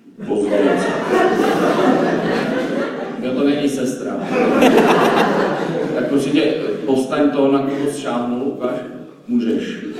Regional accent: Svitavy, Pardubice Region, Czechia; jsem ze Svitav, jsem teďka tady na Houbě s váma v Hradci

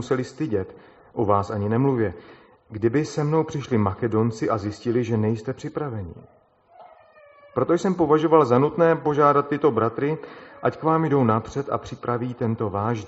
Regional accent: Moravian-Silesian Region, Czechia; bylo tam fajně, jak se říká u nás, na Ostravsku

